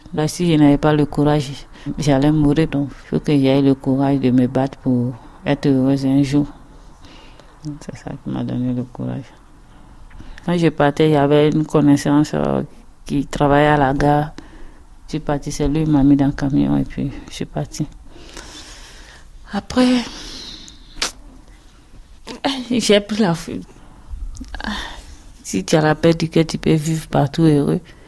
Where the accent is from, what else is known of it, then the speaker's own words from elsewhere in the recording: Côte d’Ivoire; Je viens de la Côte d'Ivoire.